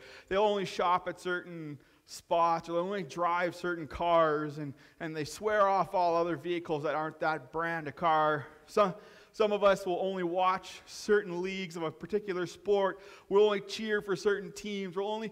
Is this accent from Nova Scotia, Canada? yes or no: no; Saskatchewan, Canada; Of course, growing up in Saskatchewan, I bleed green